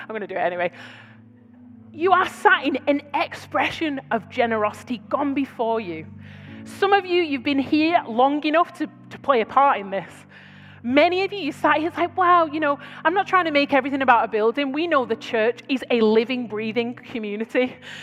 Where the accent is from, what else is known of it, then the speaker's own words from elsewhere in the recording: United Kingdom; Now, I'm British, okay? So the British reserve in me was like, no